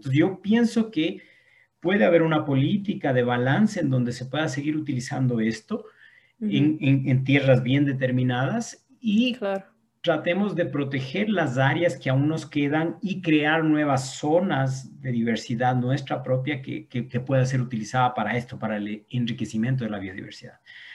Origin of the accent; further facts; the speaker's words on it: Bolívar, Ecuador; yo soy de Bolívar, de la provincia de Bolívar